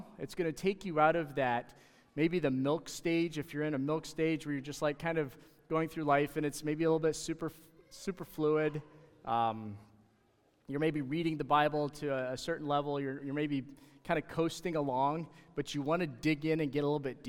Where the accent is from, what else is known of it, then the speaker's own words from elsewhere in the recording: Canada; I'm Canadian, and they're just not brave enough to come and invade the U.S.